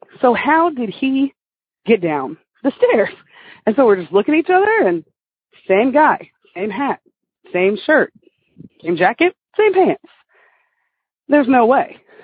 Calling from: Ward, Arkansas, United States; I'm calling from Ward, Arkansas, just a little bit north of Little Rock.

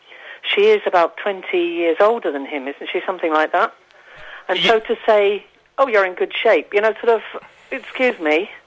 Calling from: Balearic Islands, Spain; Good morning. … from Mallorca.

